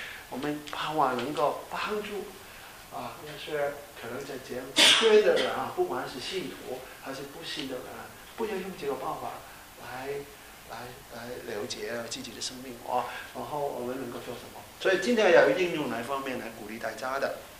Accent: China; now in United States; 那么我们老家怎么办啊？我们中国怎么样？

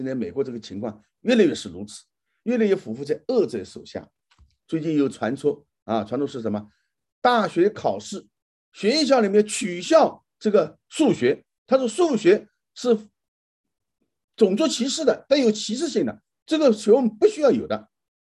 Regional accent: China; 我们中国人也一样啊，我们常常说群众的眼睛是雪亮的

